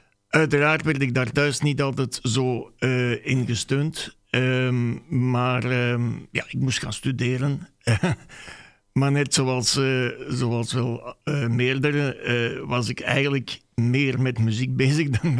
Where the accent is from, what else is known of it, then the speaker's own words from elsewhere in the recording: Stabroek, Antwerp, Belgium; Ik ben uiteraard van Antwerpen, Staanbroek, maar ben al sinds gisteravond in Dendermonde bij onze goede vrienden